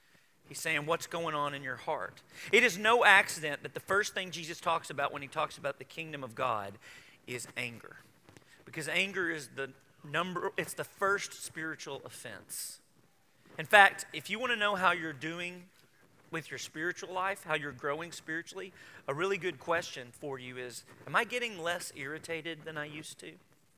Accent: the South, United States; We've been taught, we grew up in the South, we've been taught behavior modification.

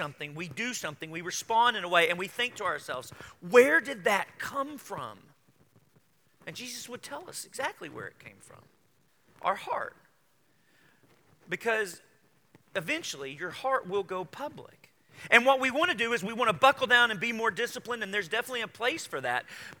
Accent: the South, United States; We've been taught, we grew up in the South, we've been taught behavior modification.

